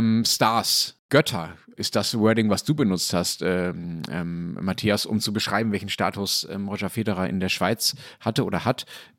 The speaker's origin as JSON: {"language": "German", "town": "Dortmund", "region": "North Rhine-Westphalia", "country": "Germany", "tie": "born or raised there", "said": "wir waren gerade in Dortmund, in meiner Heimatstadt"}